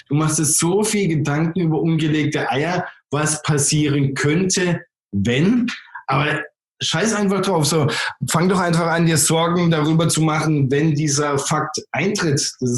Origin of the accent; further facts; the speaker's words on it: Southern Germany, Germany; Vor allem, wo ich herkomme, aus Süddeutschland, da ist halt immer noch mehr, das ist scharfe Häuslebauer und so.